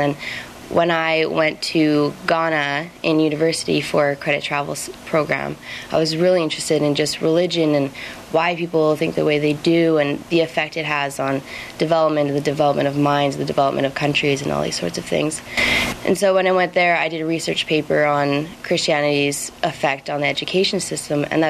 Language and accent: English; Calgary, Alberta, Canada; I grew up in Calgary in a religious family